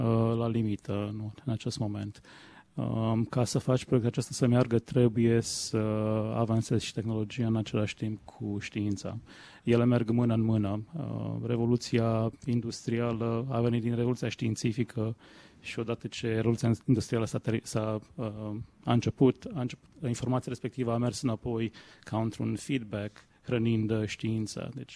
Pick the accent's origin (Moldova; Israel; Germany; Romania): Romania; eu sunt de fapt din România, evident. Am făcut facultatea în Măgurele. Cunoșteam câțiva dintre oameni până să mă întorc. Într-un fel, e revenirea acasă.